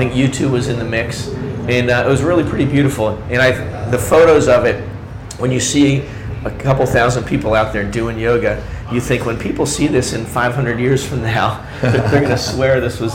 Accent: Philadelphia, Pennsylvania, United States; I'm from Philly.

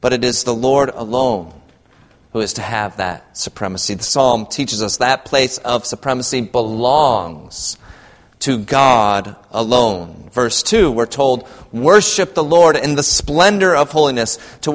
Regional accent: Michigan, United States; It's a game I played often as a kid growing up in Michigan, a great place to play, especially in the winter times when we would get all the snow

